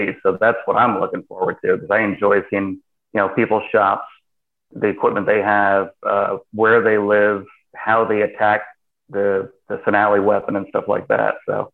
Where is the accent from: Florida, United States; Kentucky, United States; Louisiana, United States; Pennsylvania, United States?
Pennsylvania, United States; Towanda; I grew up in Towanda. I grew up like 10 miles outside of Towanda or something like that.